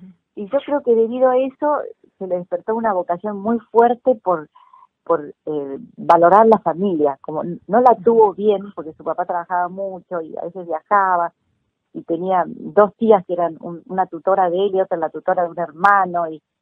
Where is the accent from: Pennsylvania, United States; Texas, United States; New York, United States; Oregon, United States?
New York, United States; Corning; born there; Tuvo un año en Estados Unidos en una fábrica de vidrio donde yo nací, en Corning